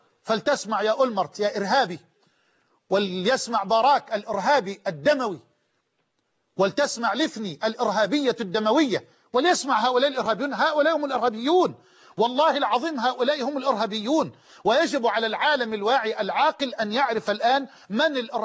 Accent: Egypt; أن يذهبوا بأنفسهم إلى إخواننا الجرحى في المستشفيات الموجودة عندنا في مصر

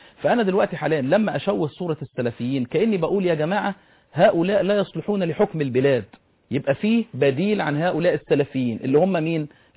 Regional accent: Egypt; إنه إحنا عندنا في مصر معسكرين، معسكر الناس البسطاء المسلمين الطيبين أبويا وجدي وأهلي وإخواني وأحبابي

